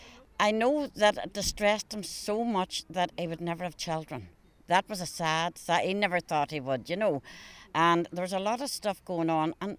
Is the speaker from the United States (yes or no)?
no; Buncrana, County Donegal, Ireland; I'm from Bunkrana. When I was growing up, we never knew about gay people. We really didn't. I'm from a different era.